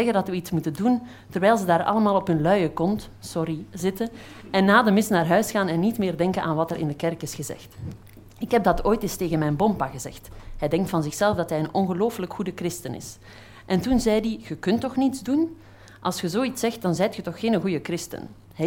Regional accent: Flanders, Belgium; Ik kom uit Vlaanderen, dat zal je wel horen. Ik hoop dat je alles verstaat. Want op een bepaald moment ben ik in mijn dagboek in een soort Vlaamse tussentaal gaan schrijven. Dus dat zal je wel horen op termijn. Het begint in 2001, toen was ik 12

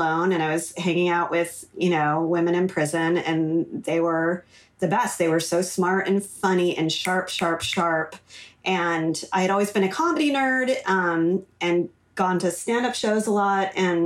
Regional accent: Los Angeles, California, United States; I grew up in LA. I'm third generation LA, very rare.

